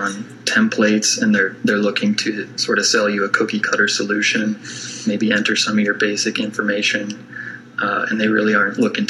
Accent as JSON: {"language": "English", "town": "Cherokee", "region": "Iowa", "country": "United States", "tie": "born or raised there", "said": "Well, I'm from Cherokee. I grew up here. I graduated in the class of 2010. My parents are both business owners in this community"}